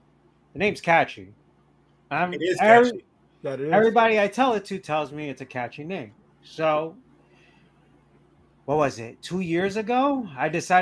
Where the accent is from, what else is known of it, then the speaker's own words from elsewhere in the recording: Newark, New Jersey, United States; now in Kearney, United States; Born and raised in Newark. Moved to Kearney, then just started my life here.